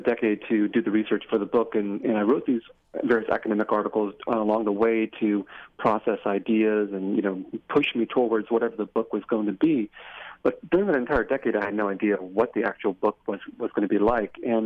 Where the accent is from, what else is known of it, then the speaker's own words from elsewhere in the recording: San Jose, California, United States; Well, you know, as a child growing up in San Jose, California, I was curious about my history, my past, what had brought me to the United States.